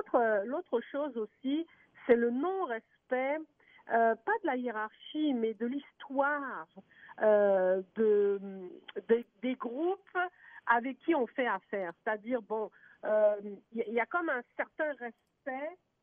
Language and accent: French; Quebec, Canada; Chez nous, au Québec, OK?